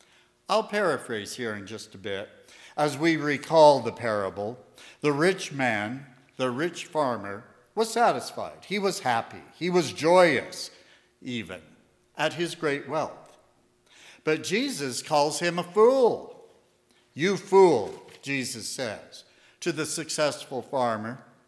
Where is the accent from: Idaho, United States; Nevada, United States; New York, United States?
Idaho, United States; Ashton; that any of us who have grown up in an agricultural community, such as here in American Falls, or my hometown, Ashton, sometimes Kilgore, the crops were so plenteous